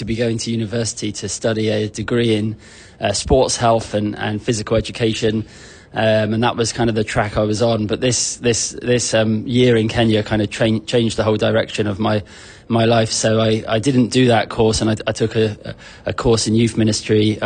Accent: Southampton, South East England, United Kingdom; So I was born in Southampton in the United Kingdom. And that's where I grew up.

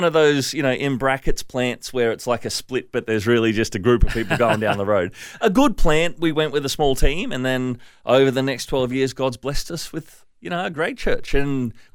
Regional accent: Brisbane, Queensland, Australia; also born or lived in Darwin / Melbourne; now in Gold Coast, Australia; Yes, I was born in Darwin, so I love the heat. Grew up in Brisbane and, you know, bounced around a little bit, moved to the Whitsundays for a little while and down to Melbourne, mm-hmm. but essentially now just planted on the Gold Coast.

